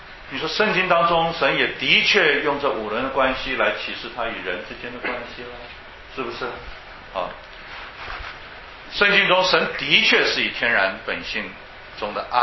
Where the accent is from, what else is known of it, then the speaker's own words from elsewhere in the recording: China; 用我们中国人，用我们中国的文化来看